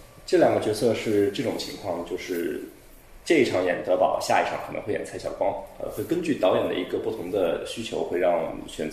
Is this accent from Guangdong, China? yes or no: no; Nanjing, Jiangsu, China; 我确实是一个土生土长的南京人。我从小学在南京21世纪创意学校是读的，到了高中去了南航附中，大学上了南京艺术学院，学的表演。